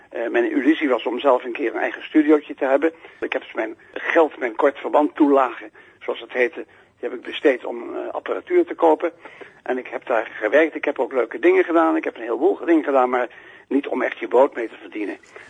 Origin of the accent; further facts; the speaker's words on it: 's-Hertogenbosch, North Brabant, Netherlands; kon ik toen de bevrijding eigenlijk bij ons in Den Bosch, want ik ben Brabander, in 44 september